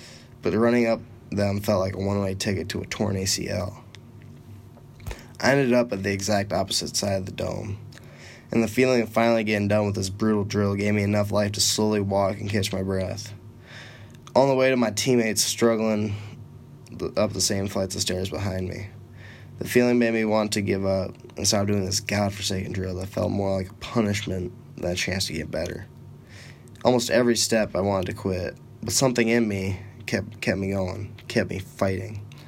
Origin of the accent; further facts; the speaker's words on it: Cedar Falls, Iowa, United States; hearing the screams and cheers of my hometown. For me, a kid from Cedar Falls, football was everything.